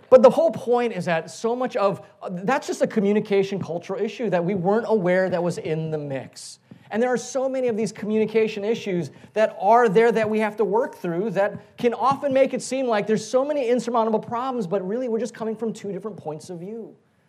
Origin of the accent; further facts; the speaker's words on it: Hawaii, United States; So growing up, being born and raised in Hawaii, I grew up in a Euro-Polynesian culture, right? European, Polynesian, Asian culture.